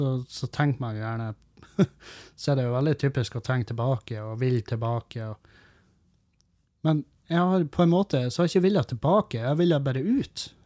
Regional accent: Halsa, Møre og Romsdal, Norway; mest av alt så har det jo noe med at jeg ikke lenger bor på Halsa, der jeg kommer fra. For der, når jeg vokste opp på Halsa

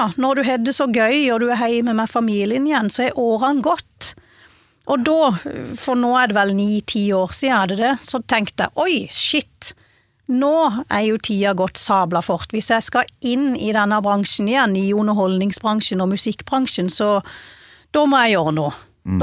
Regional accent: Vennesla, Agder, Norway; Det var jo ikke sånn at jeg satt på jenterommet hjemme I Vennesla og kikket I veggen.

